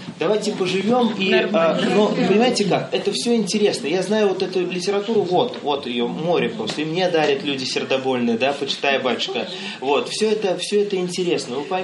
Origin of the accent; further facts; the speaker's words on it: Latvia; now in Russia; Я сам из Латвии.